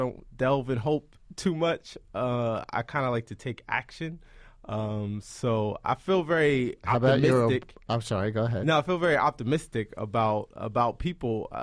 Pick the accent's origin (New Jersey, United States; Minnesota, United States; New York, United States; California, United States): New York, United States; Queens; Well, I'm from Queens. Queens native.